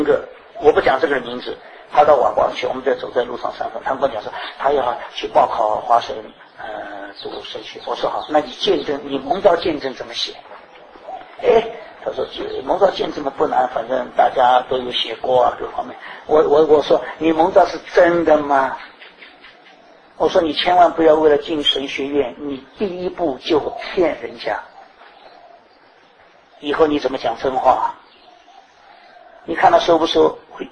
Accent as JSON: {"language": "Chinese", "country": "China", "said": "就像我们中国人一样，对不对？"}